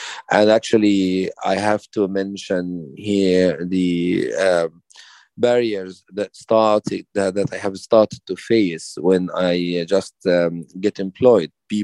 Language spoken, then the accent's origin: English; Egypt; I am originally from Egypt, a person with a visual impairment.